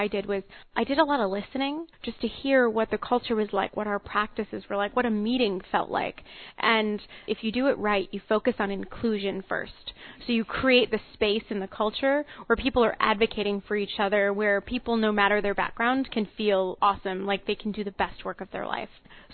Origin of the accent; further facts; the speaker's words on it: United States; So I'm a woman, I'm an American